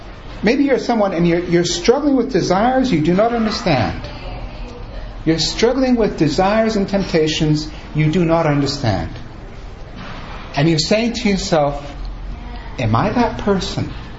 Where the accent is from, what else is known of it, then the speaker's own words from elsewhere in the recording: England, United Kingdom; also born or lived in Germany / Italy; I was born in Germany. I'm an American. Grew up in England. Lived in Italy for 10 years.